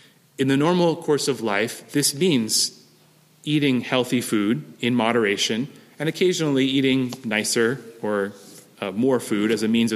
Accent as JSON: {"language": "English", "region": "New Jersey", "country": "United States", "tie": "born or raised there", "said": "nominal Roman Catholicism that I grew up around in New Jersey"}